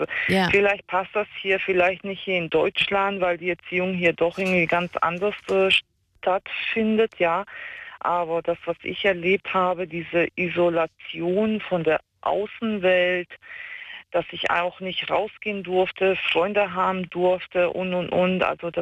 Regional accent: Switzerland; Genau. Da bin ich aufgewachsen.

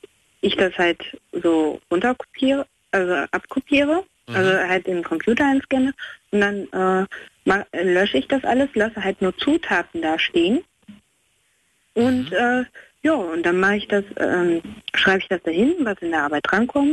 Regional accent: Berndorf, Hesse, Germany; Ich bin 18 und komme aus Berndorf. Das ist in der Nähe von Kassel.

